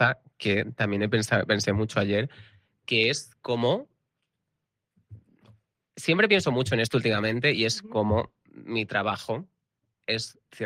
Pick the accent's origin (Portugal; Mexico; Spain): Spain; Badajoz, Extremadura; Soy de Badajoz.